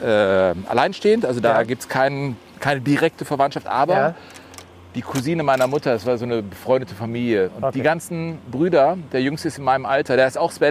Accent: Cologne, North Rhine-Westphalia, Germany; born there; ich komme natürlich aus Deutschland. Ich bin in Köln geboren, aber meine Mutter ist Schwedin. Und ich kann Schwedisch und wir haben noch das Haus meiner Großeltern.

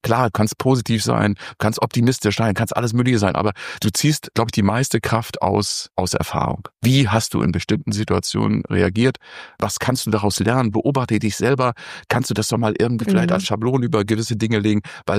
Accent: Mecklenburg-Vorpommern, Germany; Ich bin Fischkopf, ich bin Mecklenburger. Wir sind eigentlich so von Haus aus erstmal sehr reserviert.

